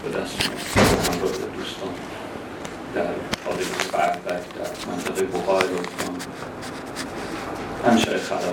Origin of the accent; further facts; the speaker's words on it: Iran; من ایرانی هستم ولی هرگز اصول لبنانی و جذور عاملی خدا رو فراموش نکردم